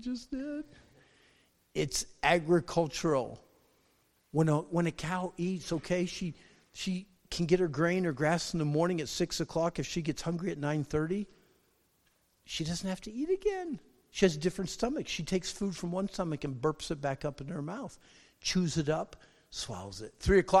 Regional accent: Pennsylvania, United States; I was actually born and raised in Pennsylvania.

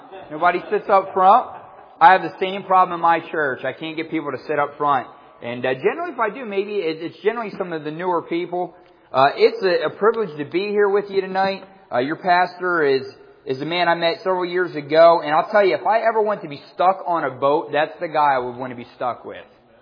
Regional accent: Aston, Pennsylvania, United States; I was born and raised just outside of Philly, about 7 miles south. I grew up in a suburb of Philly called Aston

